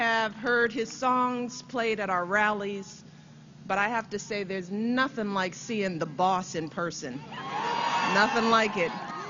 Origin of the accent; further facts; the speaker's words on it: United States; but as a voter, as an American.